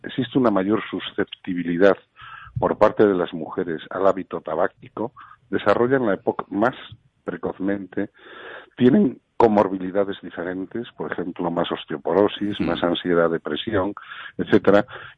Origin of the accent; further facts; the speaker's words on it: Galicia, Spain; now in Madrid, Spain; como gallego que vive fuera de Madrid, veo desde Madrid